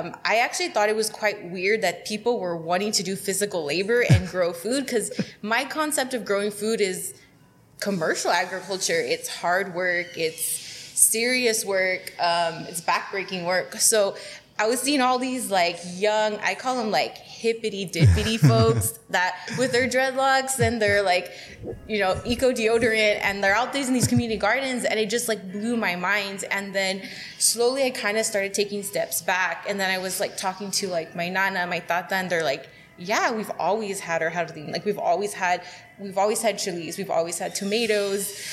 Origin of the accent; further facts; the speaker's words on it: California, United States; growing up in Imperial County as agriculture is such a huge industry. Most of our family works in agriculture.